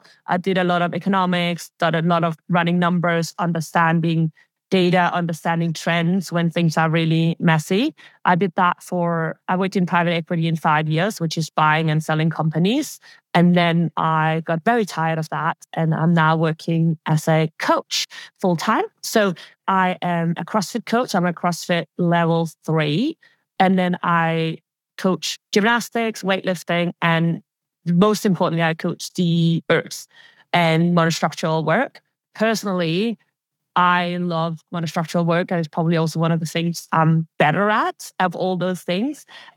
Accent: Denmark; English is a second language; now in London, United Kingdom; I'm from Denmark originally. I live and work in the UK, in London.

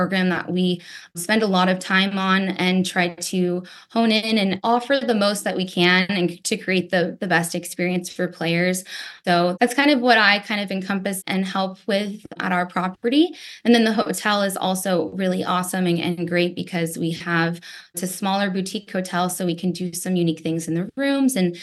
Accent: Las Vegas, Nevada, United States; I grew up in Las Vegas, so it's been part of my life, my entire life.

